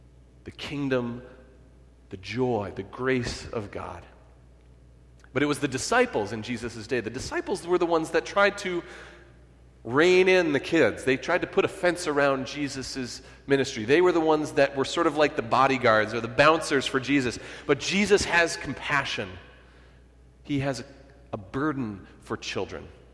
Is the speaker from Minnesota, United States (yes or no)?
yes; Minneapolis, Minnesota, United States; And when I was back home last year for worship in Minneapolis, in my hometown